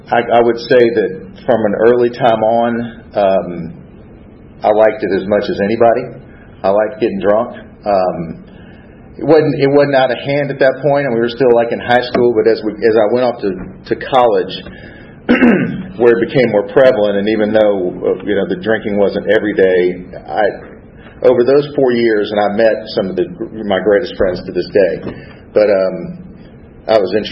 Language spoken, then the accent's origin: English; Atlanta, Georgia, United States; I was born and raised in Atlanta, right over by Chastain Park.